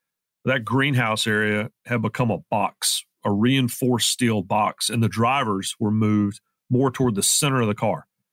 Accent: Rockingham, North Carolina, United States; The very next weekend, the next race was scheduled at my hometown track in Rockingham, North Carolina, the North Carolina Motor Speedway.

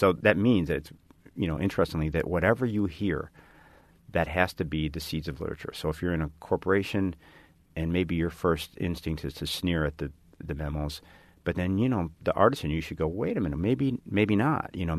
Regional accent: Chicago, Illinois, United States; I was an engineering student and I grew up in Chicago.

